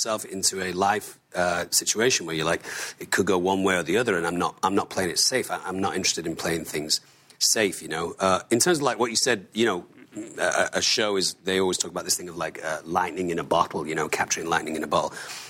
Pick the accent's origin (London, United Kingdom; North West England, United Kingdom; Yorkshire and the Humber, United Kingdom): North West England, United Kingdom; Manchester; And I mean, I'm from Manchester.